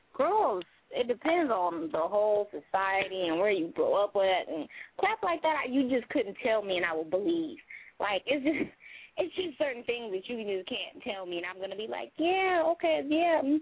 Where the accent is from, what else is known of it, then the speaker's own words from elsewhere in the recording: Richmond, California, United States; also born or lived in Oakland; I'm from the Bay Area, from Richmond by way of Oakland.